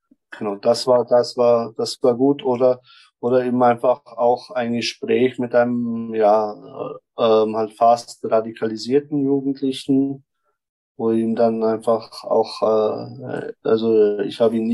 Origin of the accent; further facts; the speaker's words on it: Germany; now in Vienna, Austria; Ich komme aus Deutschland hierher